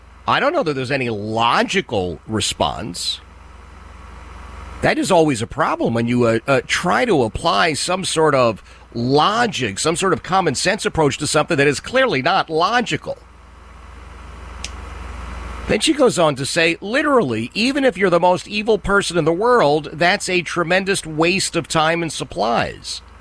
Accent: Philadelphia, Pennsylvania, United States; Far be it for me, but I am from Philadelphia, so I've kind of become aware of this.

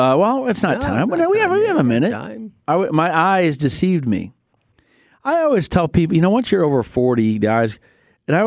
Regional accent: Michigan, United States; By the way, I'm from Michigan, and one of the reasons that, you know, you just kind of get in the car and go

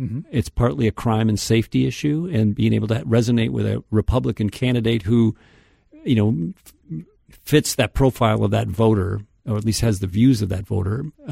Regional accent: South St. Paul, Minnesota, United States; Another example is my hometown of South St. Paul.

